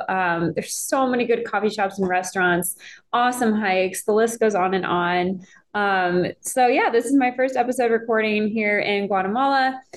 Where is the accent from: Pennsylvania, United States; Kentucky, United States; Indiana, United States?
Indiana, United States; Like growing up in Indiana, spring kind of started in like late March, April